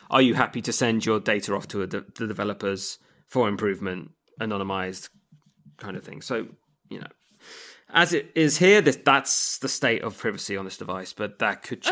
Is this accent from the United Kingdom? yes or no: yes; England, United Kingdom; maybe because I'm English